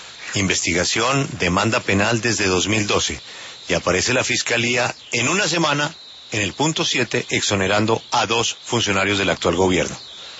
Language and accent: Spanish; Colombia; somos todos los colombianos.